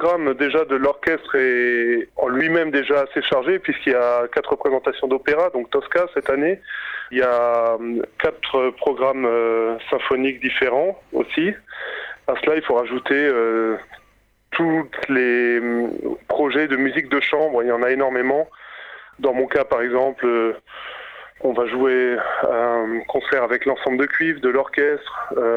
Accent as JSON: {"language": "French", "region": "Grand Est", "country": "France", "said": "Comme vous le savez, je viens d'Alsace, donc ça me rapproche beaucoup de la famille."}